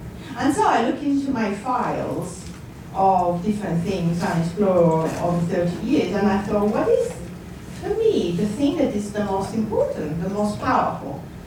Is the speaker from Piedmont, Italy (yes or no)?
yes; Turin, Piedmont, Italy; English is a second language; I'm originally from Turin in Italy. It's the northwest part of Italy. I'm in my 40s